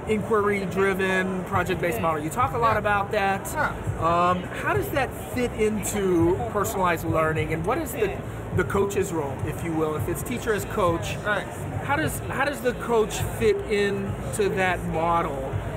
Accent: Dallas, Texas, United States; I grew up out in Dallas, Texas, and I'm in the process of maybe planning a trip

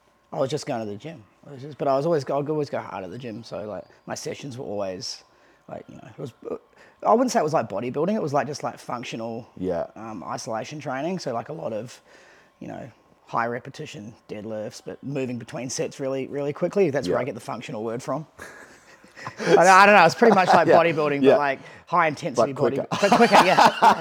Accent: Nelson, New Zealand; I grew up in Nelson, in top of the South Island, New Zealand.

